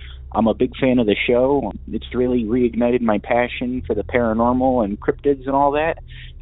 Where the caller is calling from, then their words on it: Cheshire, Connecticut, United States; I'm calling from Cheshire, Connecticut.